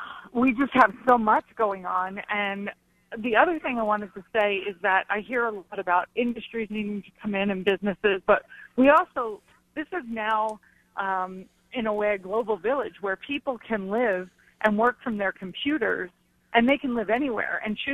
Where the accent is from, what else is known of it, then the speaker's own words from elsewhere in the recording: New York City, New York, United States; moved away; I'm originally from New York City, and I moved out here about 13 years ago.